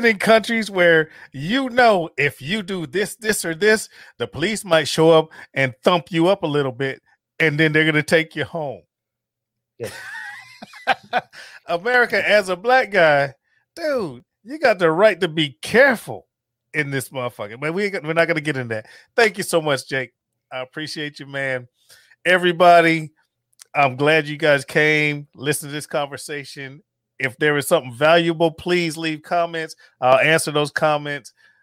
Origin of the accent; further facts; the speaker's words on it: Chicago, Illinois, United States; And I'm from Chicago, the murder capital of the fucking world.